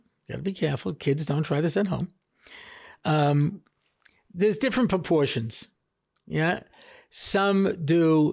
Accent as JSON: {"language": "English", "town": "Long Island", "region": "New York", "country": "United States", "tie": "born or raised there", "said": "you know, we grew up in Long Island and we used to buy Streit's matzahs"}